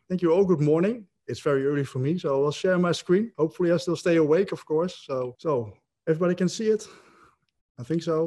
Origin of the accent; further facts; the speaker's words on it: Netherlands; English is a second language; mainly, of course, in my home country in the Netherlands